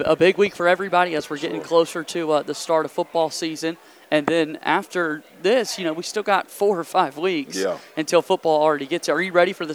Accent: Charlotte, North Carolina, United States; but I'm from the Charlotte area

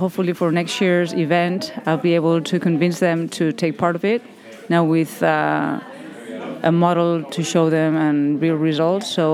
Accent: Barcelona, Catalonia, Spain; I'm from Barcelona.

